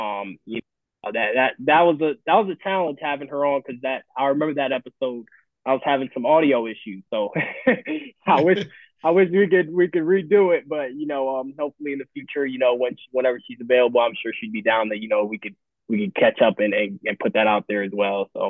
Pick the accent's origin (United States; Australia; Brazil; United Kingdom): United States; Daytona Beach, Florida; If you don't know, I'm from Daytona Beach, Florida.